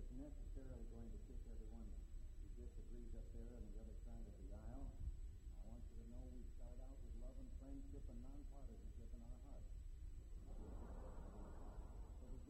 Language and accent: English; Illinois, United States; It took place right near my hometown in northern Illinois.